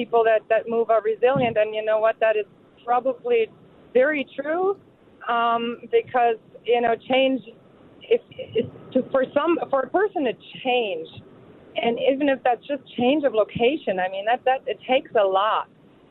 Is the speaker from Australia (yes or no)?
no; Germany; English is a second language; moved away as an adult; now in Madison, United States; So I'm from Germany originally. I came here in my early 20s